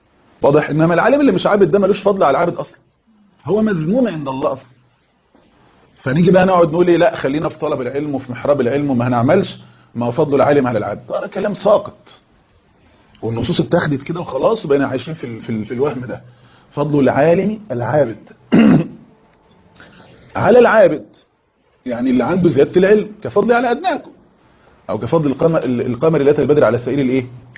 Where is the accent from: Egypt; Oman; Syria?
Egypt; احنا كان عندنا في مصر ربما بيقوم بالكلام ده ناس عاديين مش اطباء